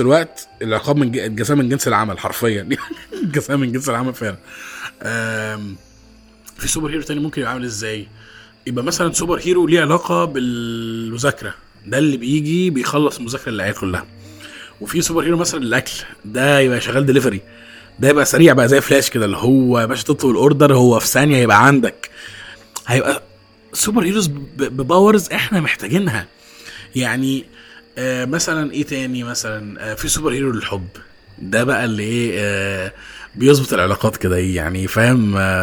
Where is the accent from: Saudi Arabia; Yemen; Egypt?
Egypt; احنا كمصريين